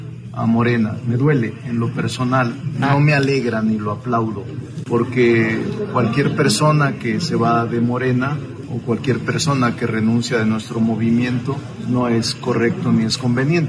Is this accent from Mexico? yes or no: yes; Mexico; yo no soy norteamericano, yo soy mexicano.